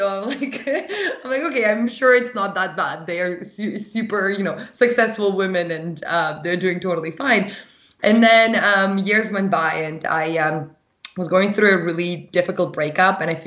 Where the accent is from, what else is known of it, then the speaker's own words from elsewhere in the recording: Russia; now in Vancouver, Canada; the way I was raised in Russia and the way I was raised, cannabis was drugs. It was just like a big no-no for me. And I moved to Vancouver